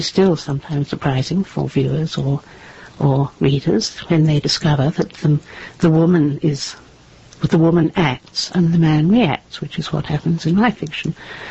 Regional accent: New Zealand; I was brought up in New Zealand

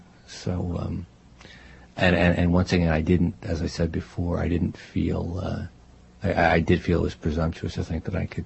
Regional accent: Newburgh, New York, United States; also born or lived in Lexington, Massachusetts; Originally from Newburgh, New York, and then Lexington, Massachusetts.

